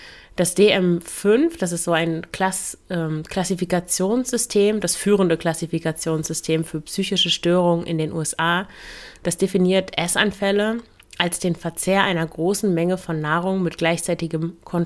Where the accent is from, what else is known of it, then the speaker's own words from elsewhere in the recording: Lower Saxony, Germany; moved away as an adult; also born or lived in Russia; now in Antwerp, Belgium; Eigentlich komme ich aus Deutschland, aus dem Emsland, dann habe ich mehrere Jahre in Russland gelebt und gearbeitet.